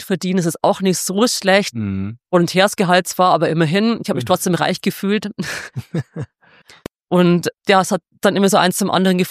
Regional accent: Regensburg, Bavaria, Germany; also born or lived in Deggendorf; so zum Teil aus der Oberpfalz, Amberg und zum Teil aus dem Aschaffenburger Raum. Aber ich bin in Regensburg aufgewachsen und habe da auch lang gelebt.

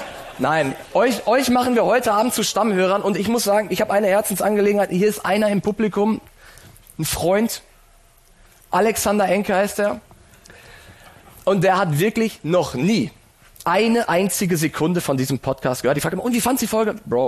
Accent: Paderborn, North Rhine-Westphalia, Germany; Paderborn.

